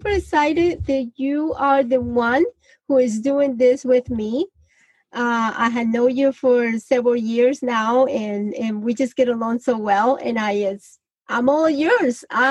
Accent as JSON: {"language": "English", "country": "Colombia", "tie": "born or raised there", "said": "I'm from Colombia, South America, and I'm very proud of that."}